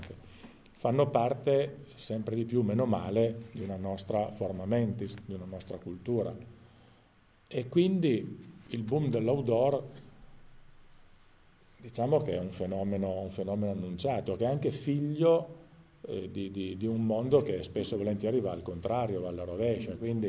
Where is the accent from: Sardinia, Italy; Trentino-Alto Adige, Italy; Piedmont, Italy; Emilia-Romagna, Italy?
Piedmont, Italy; Settimo Torinese; io sono di Settimo Torinese